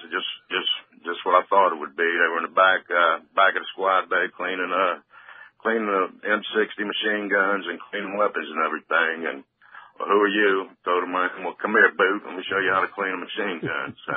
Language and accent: English; Biloxi, Mississippi, United States; Born and raised in Biloxi, Mississippi. My dad was a shrimper. It's right on the coast. Biloxi's on the coast. I grew up working on a shrimp boat.